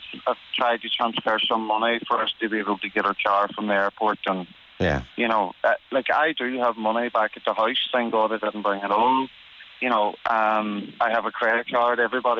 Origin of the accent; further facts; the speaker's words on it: Ulster, Ireland; we can take the court papers to like Dublin or Donegal, we're originally from Donegal.